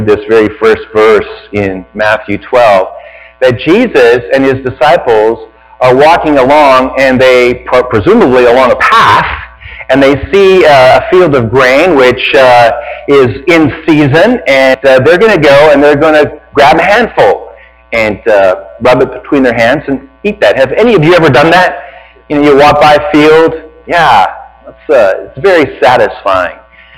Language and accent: English; Red Deer, Alberta, Canada; I grew up in Red Deer, Alberta, Canada. And so you can't grow apple trees there. It's just too cold. You know, minus 30, minus 40, minus 50.